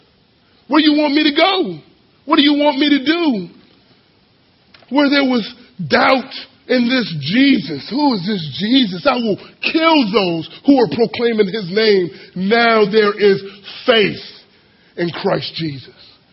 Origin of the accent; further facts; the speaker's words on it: Florida, United States; I grew up in Florida. So the only waterfall I've ever seen is, like, at a pool.